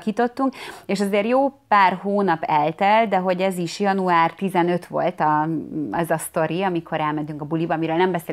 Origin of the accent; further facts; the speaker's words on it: Csepel, Budapest, Hungary; tehát azt tudni kell, én Csepelen nőttem fel, meg laktam